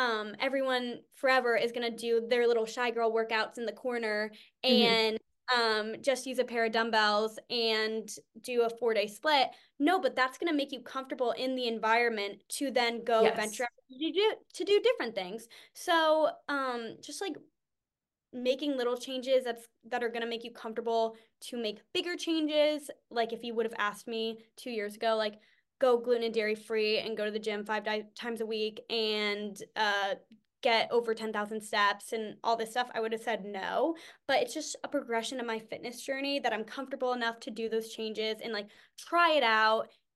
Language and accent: English; New England, United States; this is a fall day, obviously, because I'm from New England.